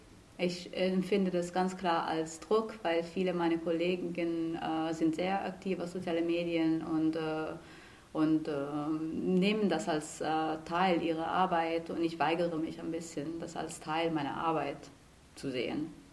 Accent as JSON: {"language": "German", "country": "Italy", "tie": "born or raised there", "second_language": "German", "moved": "yes", "lives_now": "Germany", "said": "Ich bin Tochter von einem Koreaner in Italien aufgewachsen"}